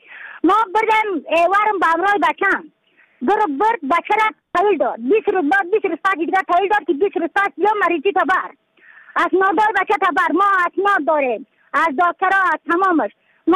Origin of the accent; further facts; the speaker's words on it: Badakhshan, Afghanistan; از بدخشان هستم، مرکز بدخشان، ولسوالی اتل پایان، قیره وینگ